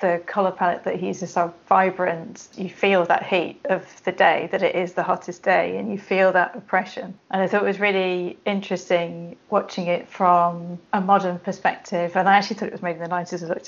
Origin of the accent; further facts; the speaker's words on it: United Kingdom; now in Los Angeles, United States; I'm a producer-director originally from the UK, as you can tell from my accent. I now live in LA. I've been here for 3 years.